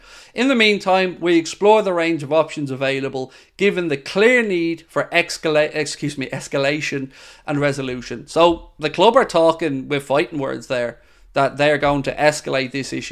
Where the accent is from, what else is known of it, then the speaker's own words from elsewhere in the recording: Ireland; I'm Irish, as you may be aware.